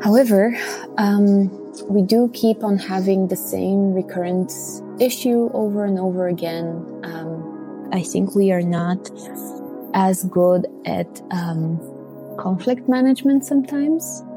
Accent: Bulgaria; English is a second language; now in Belgium; I'm originally from Bulgaria, and I'm currently living in Belgium.

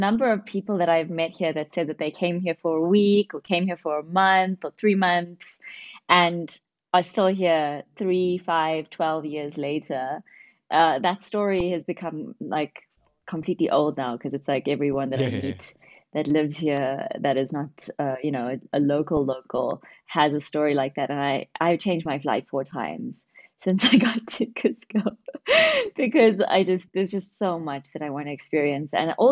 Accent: South Africa; Yeah, so, I look very Indian, people would say, but I'm actually South African.

